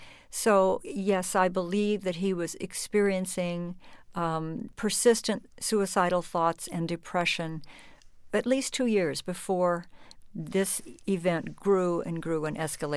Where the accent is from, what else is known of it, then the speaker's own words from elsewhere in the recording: Colorado, United States; Culturally, I come from Colorado.